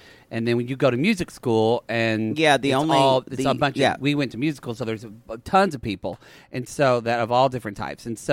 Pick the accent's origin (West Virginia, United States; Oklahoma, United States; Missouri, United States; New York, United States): Oklahoma, United States; moved away as an adult; now in Los Angeles, United States; I'm from Oklahoma and Poodle's from South Carolina, but we lived in L.A. for 17 years now.